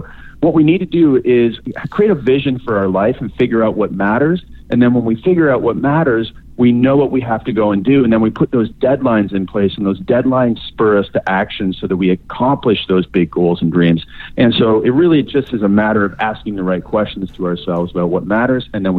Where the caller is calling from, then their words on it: Ontario, Canada; I'm near Toronto, Canada, actually.